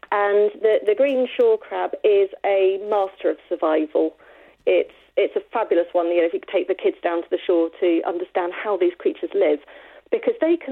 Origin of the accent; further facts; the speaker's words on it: South West England, United Kingdom; I grew up in Cornwall and I still live in Cornwall.